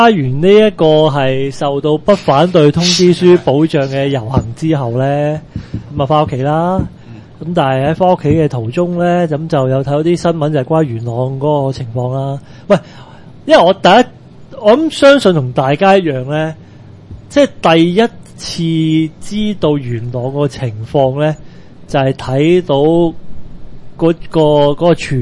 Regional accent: Hong Kong; 咁我都係香港人。

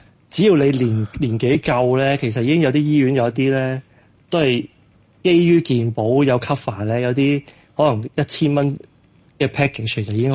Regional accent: Hong Kong; 作为一个香港人咧

